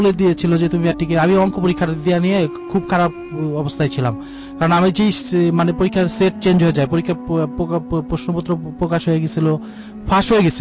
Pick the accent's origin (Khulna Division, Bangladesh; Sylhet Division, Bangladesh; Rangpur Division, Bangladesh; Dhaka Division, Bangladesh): Dhaka Division, Bangladesh; Dhaka; born or raised there